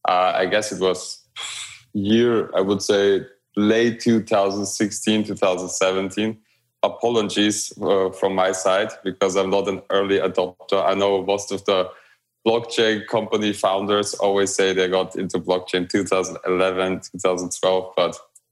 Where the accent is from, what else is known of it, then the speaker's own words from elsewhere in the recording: Romania; now in Vienna, Austria; been living in Vienna for about 20 years now, or the best city in the world, as I like to call it. Before that, I grew up in Romania because that's the place of my origin.